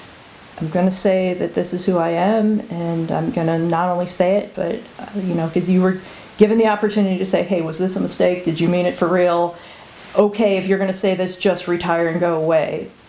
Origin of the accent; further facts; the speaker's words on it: Midwest, United States; I was young. I was underexposed. I was from the Midwest.